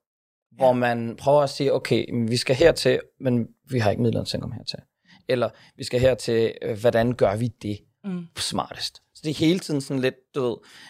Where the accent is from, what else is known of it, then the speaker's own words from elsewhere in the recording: Odense, Region of Southern Denmark, Denmark; jeg voksede op i Odense, jeg var den eneste, min søster og jeg var den eneste udlænding på vores skole, eller anden generationsindvandrer på vores skole